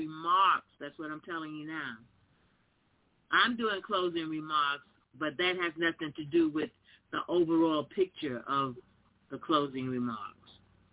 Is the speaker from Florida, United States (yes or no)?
yes; Tavares, Florida, United States; also born or lived in Orlando; I grew up in the South too. I grew up in Florida, born in Orlando, Florida. And a lot of times my grandmother and I would walk to town. It was a small town, Tavares, Florida